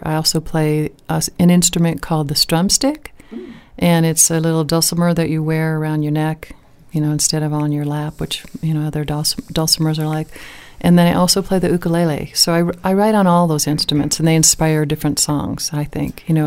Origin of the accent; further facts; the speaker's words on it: Santa Barbara, California, United States; I'm from Santa Barbara, California